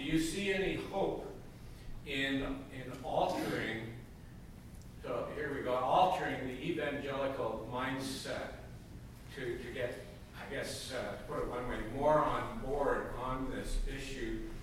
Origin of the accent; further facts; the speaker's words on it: Canada; speaking as a Canadian and all those kind of looking in from the outside on this issue